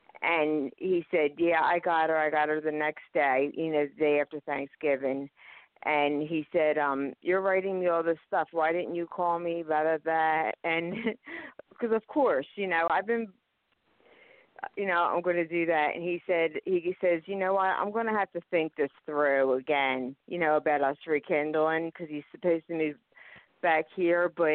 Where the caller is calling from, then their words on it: Pennsylvania, United States; I'm calling from Pennsylvania.